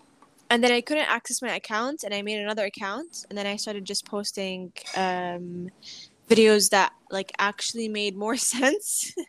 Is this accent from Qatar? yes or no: yes; Qatar; Mm-hmm. I was born and raised in Qatar. I'm originally Syrian